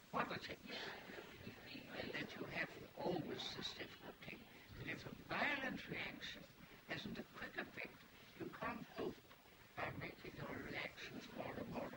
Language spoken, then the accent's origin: English; London, United Kingdom; Yes, I grew up in London.